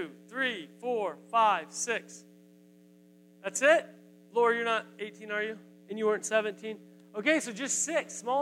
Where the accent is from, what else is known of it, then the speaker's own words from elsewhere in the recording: North Carolina, United States; I'm from North Carolina. Are we good? All right, I'm from North Carolina.